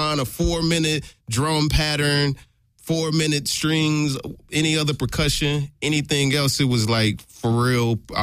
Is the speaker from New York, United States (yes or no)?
no; Tennessee, United States; Of course, I'm from Tennessee.